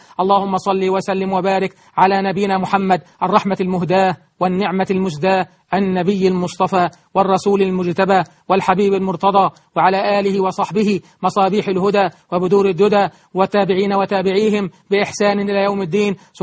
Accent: Egypt; اللهم اجعل بلدنا مصر بلد أمن وأمان

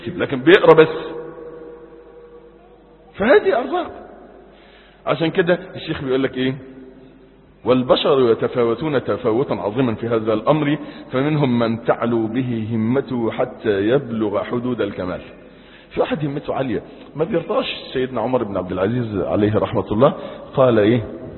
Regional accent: Egypt; احنا عندنا في مصر

